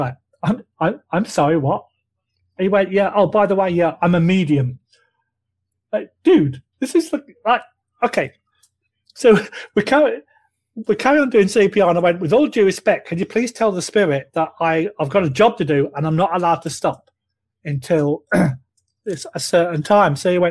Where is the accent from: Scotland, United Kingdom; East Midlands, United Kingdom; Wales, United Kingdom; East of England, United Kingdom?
East Midlands, United Kingdom; Boston; my hometown is Boston, but it's the original Boston. So that's like 3 hours north of London.